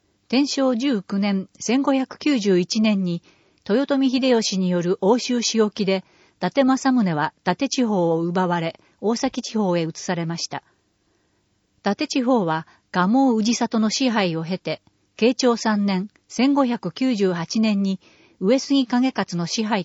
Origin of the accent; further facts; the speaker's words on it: Tennessee, United States; now in Japan; 特に私の出身であるテネシー州では春夏秋冬が明瞭なので、秋の木々の色、冬の雪、春の美しいお花や夏の厳しい暑さで育てられました。